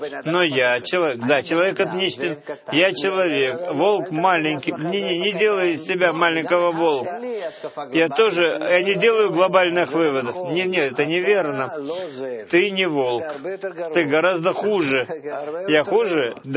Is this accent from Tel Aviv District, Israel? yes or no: yes; Tel Aviv, Tel Aviv District, Israel; я из Тель-Авива.